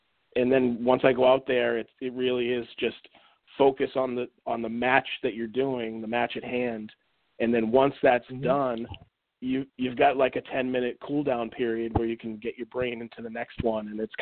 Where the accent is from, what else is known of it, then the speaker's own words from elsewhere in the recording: Boston, Massachusetts, United States; I'm from the Boston area, and I trained at the Chaotic Training Center